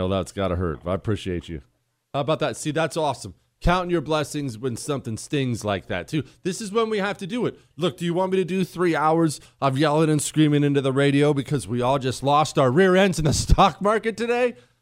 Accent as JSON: {"language": "English", "region": "Ohio", "country": "United States", "said": "I'm from Ohio."}